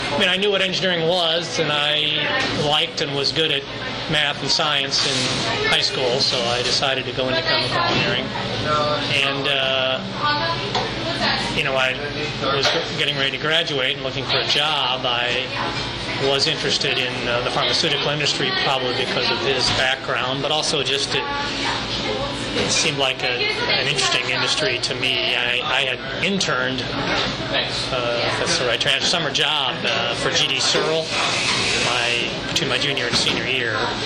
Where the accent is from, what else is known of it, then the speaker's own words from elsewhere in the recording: Chicago, Illinois, United States; I'm from the Chicago area, northern suburbs of Chicago